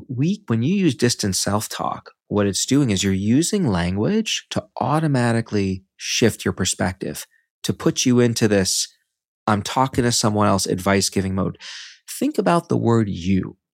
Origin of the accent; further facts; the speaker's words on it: Brooklyn, New York, United States; I mentioned before we started filming that I grew up in Brooklyn, New York. And although you may not hear the accent right now